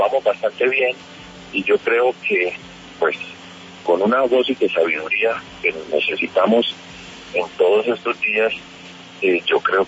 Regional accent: Medellín, Antioquia, Colombia; cuando regresé a mi tierra, Medellín, hace 18 años

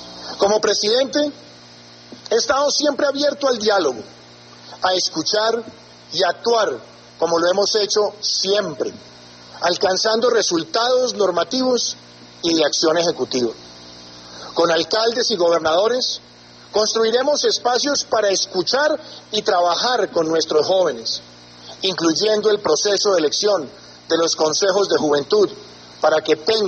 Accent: Colombia; Estoy convencido como colombiano y como presidente

